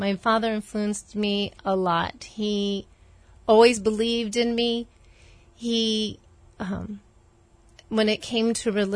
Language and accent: English; Glen Burnie, Maryland, United States; also born or lived in Hawaii; I grew up in Glen Burnie, Maryland, very small town. And my dad was in the military and moved us from Hawaii to Maryland, where he was stationed at Fort Meade.